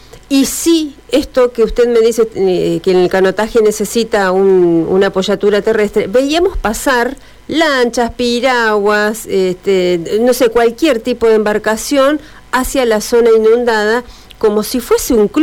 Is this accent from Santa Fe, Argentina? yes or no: yes; Santa Fe, Argentina; estoy reviviendo lo que, como santafesina, no inundada afortunadamente, pude vivir en aquel momento